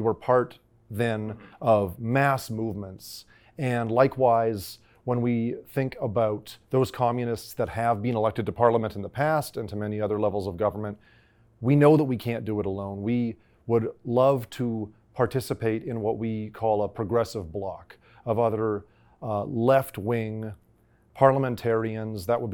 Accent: Winnipeg, Manitoba, Canada; I grew up in Winnipeg around spaces that are sadly no longer with us of great importance

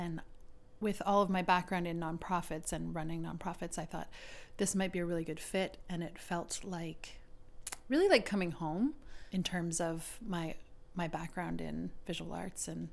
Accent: Saint John, New Brunswick, Canada; I'm from St. John originally, and I spent a lot of my youth and childhood taking art classes from places like the Art Center.

